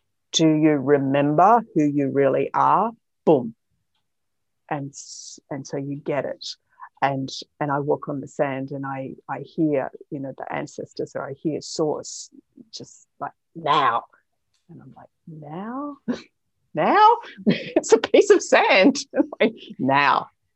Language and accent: English; New South Wales, Australia; born there; So the original people there are from the Gadigal Nation. And we say on rather than in. So I was born on Gadigal country.